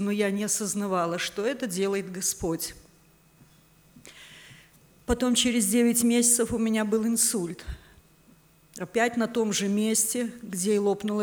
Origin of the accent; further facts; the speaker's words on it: Vilnius, Vilnius County, Lithuania; мне 49 лет, я из Вильнюса. Родилась я в простой семье простых рабочих.